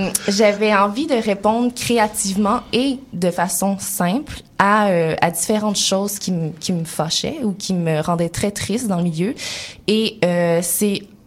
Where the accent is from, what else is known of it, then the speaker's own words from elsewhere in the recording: Quebec City, Quebec, Canada; born there; Oui, mais je suis née à Québec, okay. Mais de parents d'origine malgache chinoise.